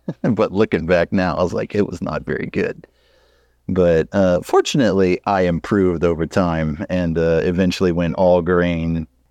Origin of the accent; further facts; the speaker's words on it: Lafayette, Louisiana, United States; And then I'm from Lafayette, Louisiana, and I moved back here, and it was like 2009, 2010